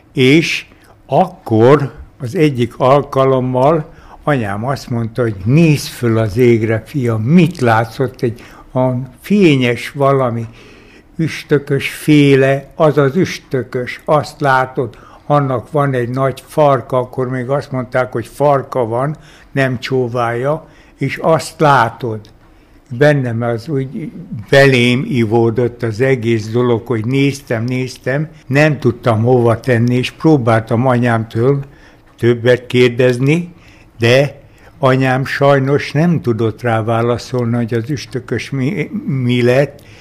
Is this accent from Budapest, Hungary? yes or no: no; Kiskunmajsa, Bács-Kiskun, Hungary; born there; mint mondtam, hogy Kiskunmajsán születtem, itt az volt a szokása az akkori népnek, valójában lehet, hogy még most is faluhelyen ez a szokás, hogy kiültünk a ház elé.